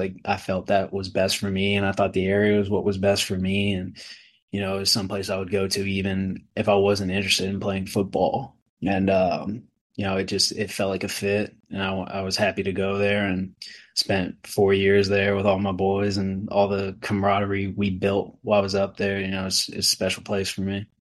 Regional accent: Charleston, West Virginia, United States; I grew up in I feel like I had a pretty normal upbringing, man. Never exposed to anything like that. Charleston's

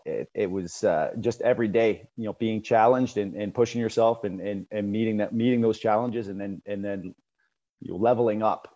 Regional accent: Thorold, Ontario, Canada; And I was playing junior B at 19 years old in Welland, and I'm from Thorold, Ontario.

